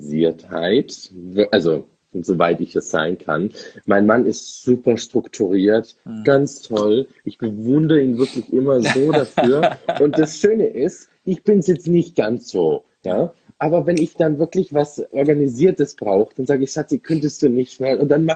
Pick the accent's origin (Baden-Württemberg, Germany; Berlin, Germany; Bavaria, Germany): Bavaria, Germany; Munich; Ich bin ja waschechter Münchner Bayer.